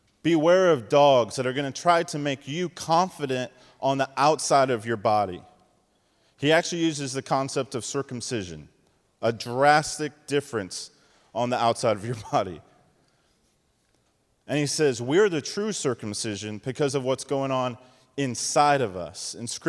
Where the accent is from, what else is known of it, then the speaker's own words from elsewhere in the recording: Colorado, United States; also born or lived in Indiana; I grew up in Colorado, went to school in Indiana